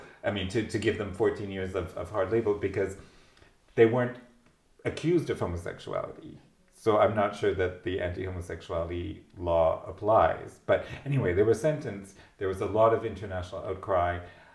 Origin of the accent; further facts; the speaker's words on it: Canada; I'm Canadian.